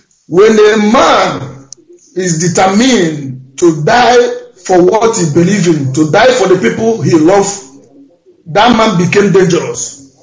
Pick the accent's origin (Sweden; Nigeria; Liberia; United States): Nigeria; Enugu State; now in Nuremberg, Germany; I came from Enugu State in Oboka in Nkanu East, Biafra land.